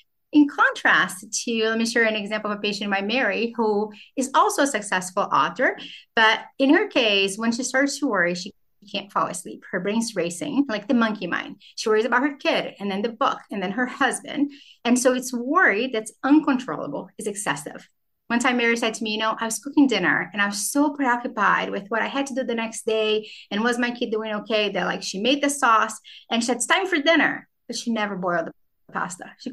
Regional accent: Brazil; now in United States; I grew up in Brazil, and my favorite author in Brazil is

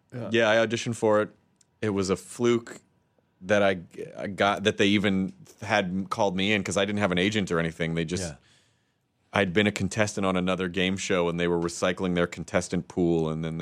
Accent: Santa Rosa, California, United States; I'm from Santa Rosa, California. I come in here all the time.

